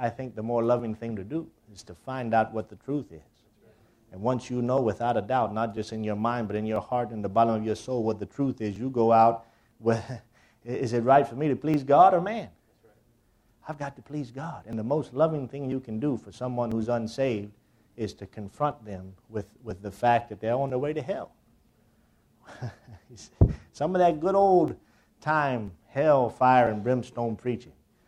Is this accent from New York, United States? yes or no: no; North Carolina, United States; I'm from North Carolina. I can do that.